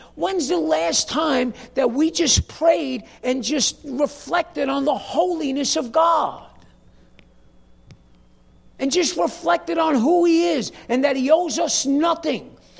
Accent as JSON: {"language": "English", "town": "Manhattan", "region": "New York", "country": "United States", "said": "you know, Rachel's from the Bronx. I'm from Manhattan. We're born to react."}